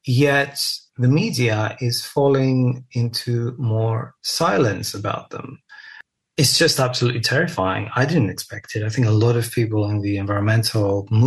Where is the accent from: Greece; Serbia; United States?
Greece; I saw cruise ships come one after another here in my hometown, as they do everywhere in Greece.